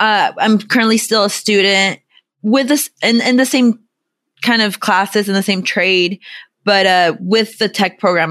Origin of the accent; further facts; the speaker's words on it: California, United States; I am from the San Fernando Valley.